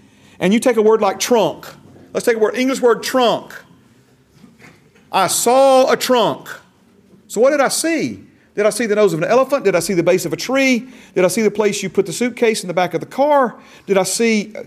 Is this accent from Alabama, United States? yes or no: yes; Alabama, United States; accent: country drawl; I'm from South Alabama. Amen. So praise God. Or Southern United States, state of Alabama. So we have a country drawl here.